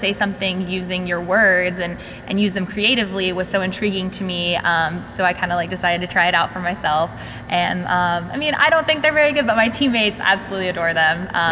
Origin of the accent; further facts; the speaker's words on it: Marietta, Georgia, United States; I grew up in Marietta, and getting to see the city was kind of a treat.